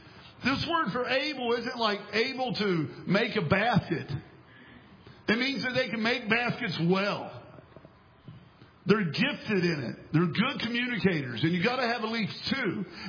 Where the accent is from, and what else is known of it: West Virginia, United States